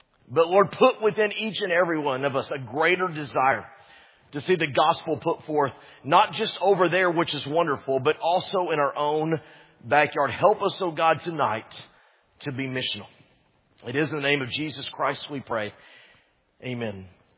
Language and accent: English; Dallas-Fort Worth, Texas, United States; one of the sports curses of my life is that I was born and reared in the Dallas-Fort Worth area when the Dallas Cowboys were actually good.